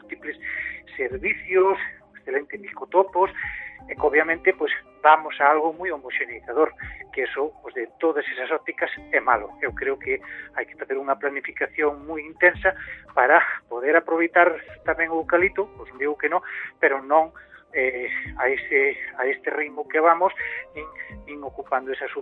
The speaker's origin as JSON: {"language": "Galician", "region": "Galicia", "country": "Spain", "said": "Como galegos sabemos que podemos apostar polo castiñeiro"}